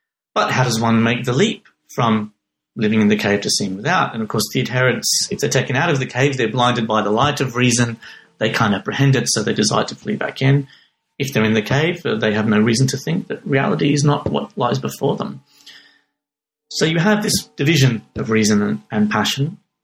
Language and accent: English; Australia; now in Manchester, United Kingdom; When I moved to Manchester from Australia, everything was quite new. Certainly was a lot darker than I was used to.